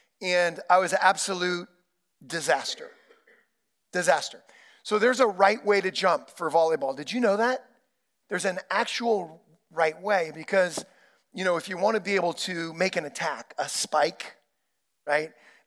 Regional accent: Santa Rosa, California, United States; because I grew up in Santa Rosa, and there was no men's volleyball, no, you know, boys volleyball club team, no high school team, none of that stuff.

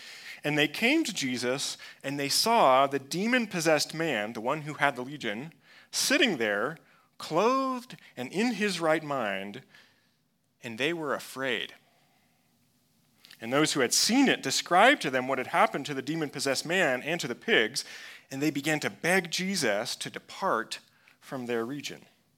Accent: Midwest, United States; I grew up in the Midwest. I say it all the time. I grew up in the Midwest, so thunderstorms are like one of my favorite things.

